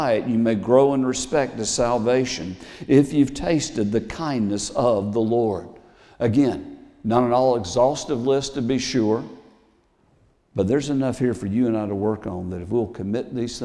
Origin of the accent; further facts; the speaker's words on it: the South, United States; I'm from the South, she's from the North.